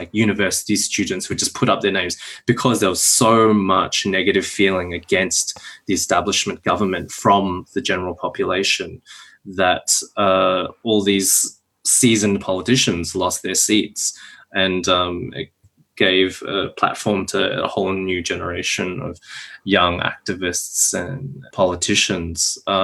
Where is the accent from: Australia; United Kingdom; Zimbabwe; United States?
Australia